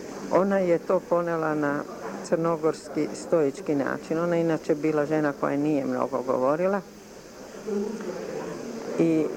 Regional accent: Zagreb, City of Zagreb, Croatia; Ja sam došla iz Zagreba 46. godine i došla sam da radim u kadrovsko odeljenje Centralnog komiteta na godinu, dve maksimum.

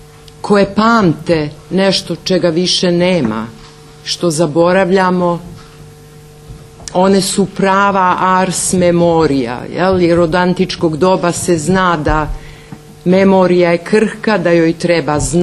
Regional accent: Kosovo; mi smo iz istog kraja, mi smo iz Kosovog luga, mi te slike pamtimo i znamo.

